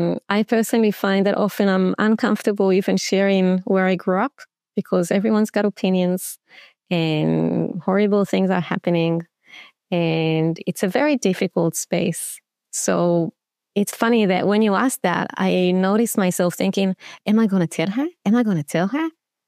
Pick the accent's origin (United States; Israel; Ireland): Israel; I grew up in Israel. And in Israel, we all have to do compulsory military service.